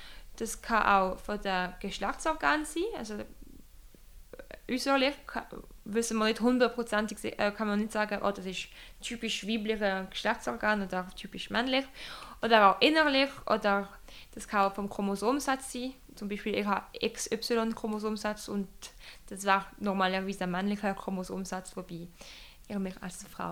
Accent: Romandy, Switzerland; first language French; German is a second language; Das hörst du auch von meinem Akzent, meine Muttersprache und die Muttersprache von jedem Mitglied in der Organisation bis jetzt.

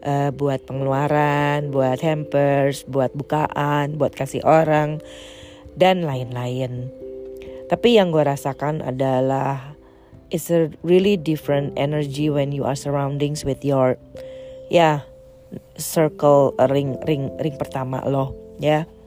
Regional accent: Jakarta, Indonesia; now in Netherlands; Dan ternyata gue kangen yang namanya Ramadan di Jakarta, yang kampung halaman gue.

